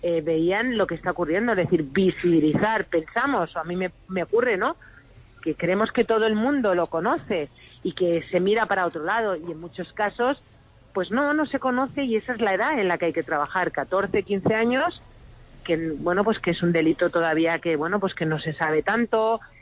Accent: Toledo, Castilla-La Mancha, Spain; Soy toledana, que ya eso es maravilloso ya.

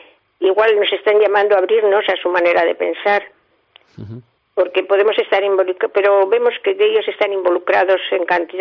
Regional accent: Vitoria, Basque Country, Spain; yo soy de Vitoria también.

